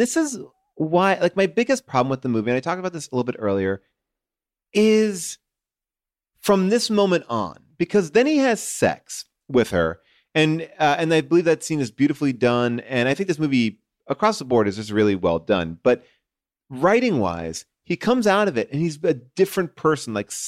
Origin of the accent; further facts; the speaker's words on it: New York, United States; This is my life. I grew up in New York, outside of New York City. I went to FAO Schwartz.